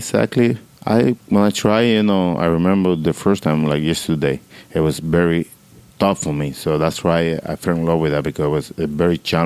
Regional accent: Dominican Republic; English is a second language; Yes, I'm from Dominican Republic.

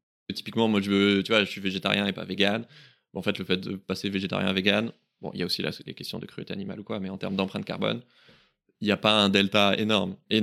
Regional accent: Toulouse, Occitanie, France; Je suis de Toulouse, du Sud-Ouest, donc ouais.

